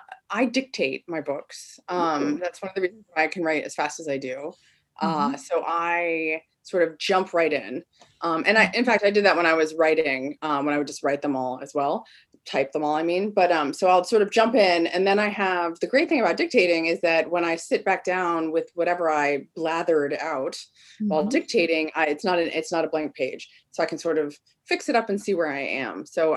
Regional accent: New Jersey, United States; also born or lived in England / California; now in Southern Oregon, United States; I grew up in New Jersey. And since then I have lived all over the place, including England, California. And now I live in beautiful Southern Oregon

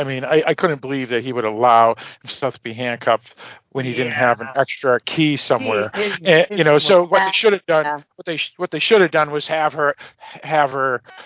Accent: United States; If you're that well, yeah, I mean, I'm American, you know.

